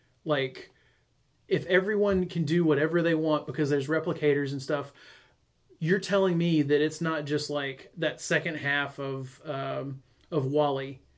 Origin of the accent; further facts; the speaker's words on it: the South, United States; It's trek. But I'm from the South, so I get to say track.